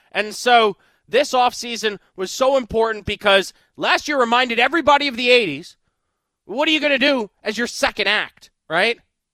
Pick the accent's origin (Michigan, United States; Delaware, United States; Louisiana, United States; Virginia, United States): Virginia, United States; Fairfax Station; This rivalry means a lot to me because I was born and raised in Fairfax Station to a dad who was from New York that came to D.C. and fell in love with the Redskins in the 80s